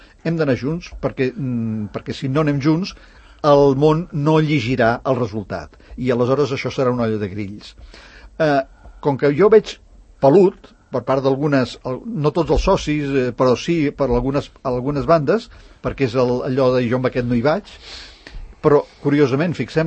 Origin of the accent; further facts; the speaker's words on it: Catalonia, Spain; som genèticament com a catalans